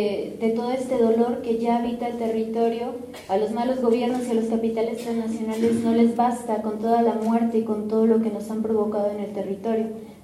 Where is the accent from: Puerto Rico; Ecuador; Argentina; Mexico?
Mexico; Juanacatlán, Jalisco; sobre nuestro pueblo, sobre Juanacatlán, que es de donde yo vengo